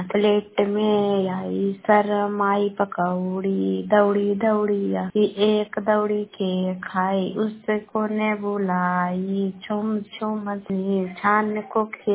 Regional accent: Bihar, India; मैं गुवाहाटी शेखपुरा से हूँ, पटना जिला के रहने।

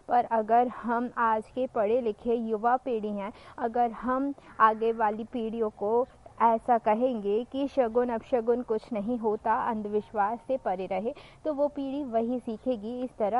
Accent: Shivpuri, Madhya Pradesh, India; और मैं शिवपुरी मध्य प्रदेश की रहने वाली हूँ।

